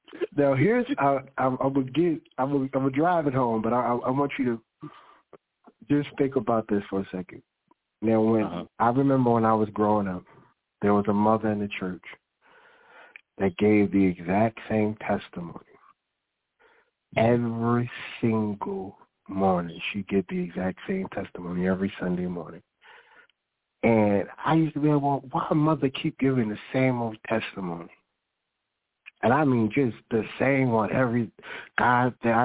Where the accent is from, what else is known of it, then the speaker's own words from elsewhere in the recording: Sylvania, Georgia, United States; All right, now my family, I'm from Sylvania, Georgia, not Savannah, Sylvania, Georgia.